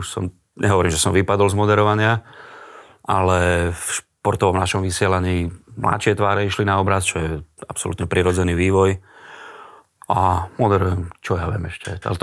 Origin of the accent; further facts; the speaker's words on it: Prešov, Prešov Region, Slovakia; moved away as an adult; now in Bratislava, Slovakia; Už som od 93. vlastne od jesene 93 v Bratislave, stále, ale som Prešovčan.